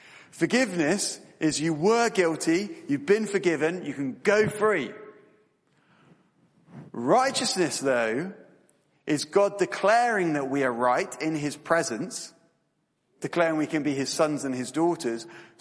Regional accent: Tunbridge Wells, South East England, United Kingdom; Back when I was 19 years old, on New Year's Day, my sister had two friends staying at our house where we grew up in Tunbridge Wells, down in Kent.

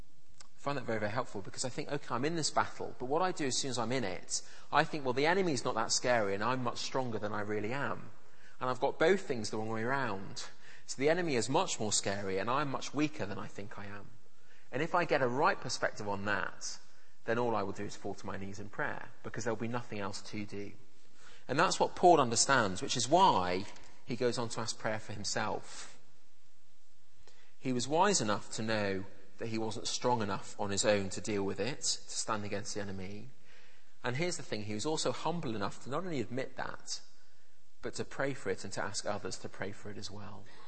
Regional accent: England, United Kingdom; And I said, as an Englishman, I just find it hard to concentrate.

